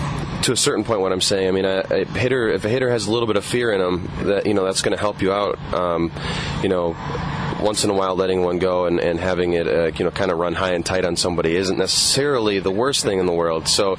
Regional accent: Green Bay, Wisconsin, United States; I grew up in Green Bay, Wisconsin, born and raised. Monster Packer fan.

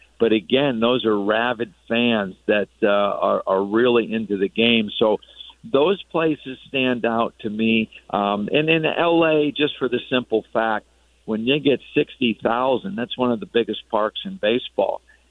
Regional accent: Northeast, United States; Yeah, you know, I grew up watching hockey in the Northeast, and we played a little bit out on the ponds.

